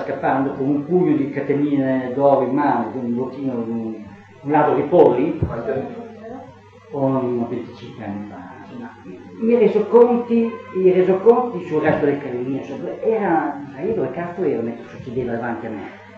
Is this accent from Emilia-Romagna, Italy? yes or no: yes; Bologna, Emilia-Romagna, Italy; now in Romagna, Italy; io sono bolognese fino ai calzini e che per giochi strani, croci della vita, sono finito in Romagna da ormai 30 anni, ma con la Romagna non c'entro niente.